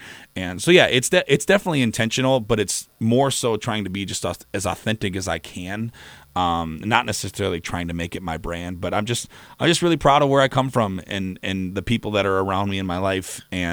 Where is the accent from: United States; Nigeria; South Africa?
United States; Midwest; even though I'm from the Midwest, I grew up in a small town, and I struggle a little bit with, you know, I'm not from Texas. I'm not from the South. I didn't grow up on a farm.